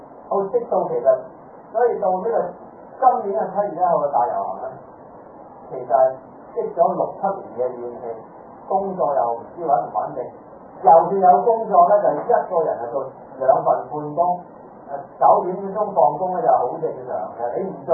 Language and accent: Cantonese; Hong Kong; 都好似有人奉獻我哋香港人都好衰喎，唔錯喎